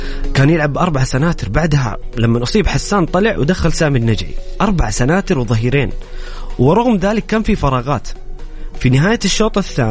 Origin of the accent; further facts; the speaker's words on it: Saudi Arabia; وحنا كشارع سعودي، نتكلم كمواطنين سعوديين نحب المنتخب